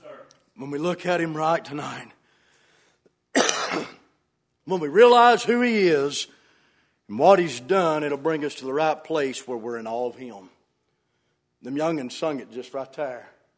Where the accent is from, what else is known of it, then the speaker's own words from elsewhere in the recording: Tennessee, United States; Moved here from right below Knoxville, Tennessee. That's the only thing I've ever known. I'm a hillbilly from Tennessee. Go big arms. Amen. That's me. Amen. That's where I grew up.